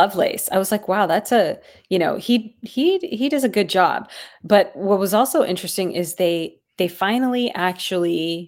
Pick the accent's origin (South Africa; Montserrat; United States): United States; San Francisco, California; I'm from San Francisco and we locked down for a long time.